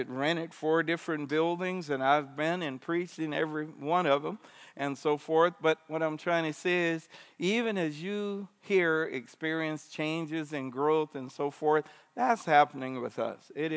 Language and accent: English; South Carolina, United States; moved away as an adult; also born or lived in New York; I'm from South Carolina. Yeah. Yeah, I'm from South Carolina. Born in New York and raised in South Carolina and came to Christ at 19 and left the farm in South Carolina and went over to Tyler, Texas